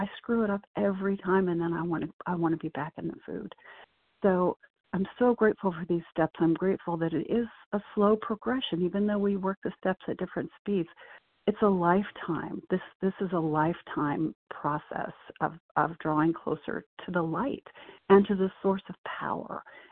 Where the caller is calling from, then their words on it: North Carolina, United States; from North Carolina.